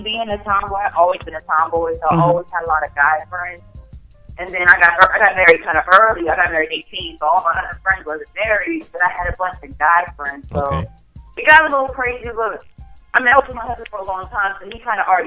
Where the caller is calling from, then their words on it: DMV area, United States; I'm calling from the DMV.